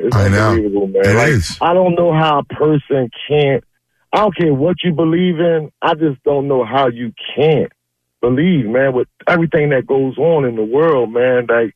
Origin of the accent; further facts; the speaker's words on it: Philadelphia, Pennsylvania, United States; But I'm from South Philly. I love basketball. I love football.